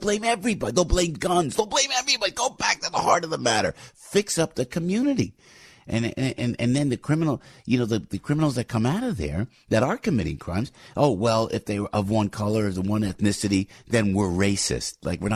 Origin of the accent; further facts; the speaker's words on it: New Jersey, United States; I have to give my home state of New Jersey a big shout out